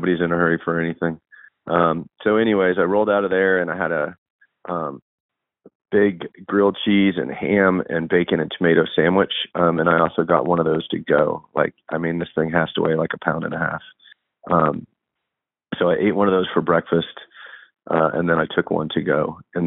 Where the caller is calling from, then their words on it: Snowshoe, West Virginia, United States; I'm calling in from Snowshoe, West Virginia.